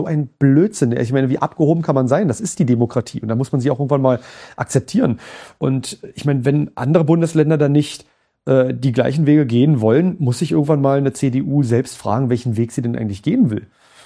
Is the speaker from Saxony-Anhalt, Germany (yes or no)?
yes; Tangermünde, Saxony-Anhalt, Germany; Ich bin auch im Stadtrat in Tangermünde bei mir, meine Heimat.